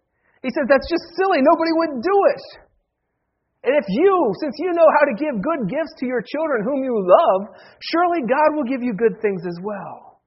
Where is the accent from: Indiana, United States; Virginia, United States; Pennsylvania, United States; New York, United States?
Virginia, United States; Staunton; It's been a busy week in my hometown of Stanton, Virginia.